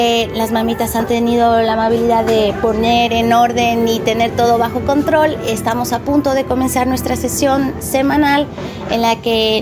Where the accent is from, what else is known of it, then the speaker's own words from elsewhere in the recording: Quito, Pichincha, Ecuador; yo soy nacida en Quito, nací y crecí ahí, pero vine a este lugar específico por un tema familiar